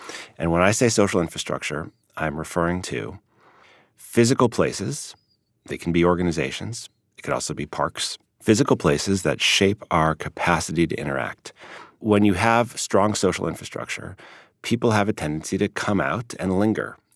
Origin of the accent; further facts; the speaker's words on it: Chicago, Illinois, United States; I grew up in Chicago